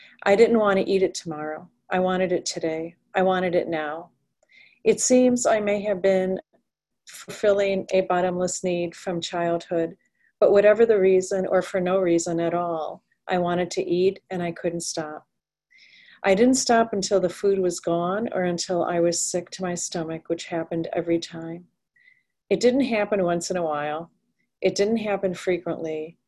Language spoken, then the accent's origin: English; Chicago, Illinois, United States; I grew up in Chicago. I'm from an immigrant family. We weren't poor.